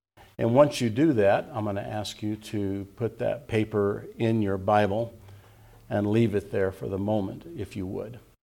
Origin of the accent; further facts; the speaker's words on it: Indiana, United States; now in Woodland Park, United States; One thing about living in Colorado that I didn't have growing up in Indiana was when you turned on the spigot for cold water, you got warm water.